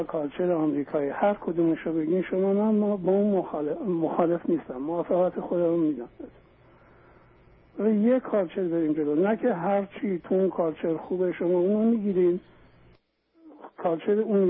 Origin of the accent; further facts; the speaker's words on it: Iran; born there; moved away as an adult; also born or lived in Armenia; من بچه‌ای بودم که در ارمنی تو ایران به دنیا آمدم. 18 ساله بودم در ارمنستان رفتیم اونجا 17 سال زندگی کردیم.